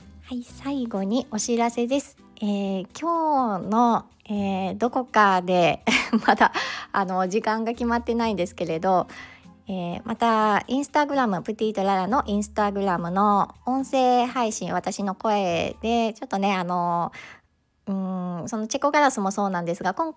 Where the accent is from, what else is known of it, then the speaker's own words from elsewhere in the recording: Mie, Japan; 私は三重県から来ましたとお話ししました。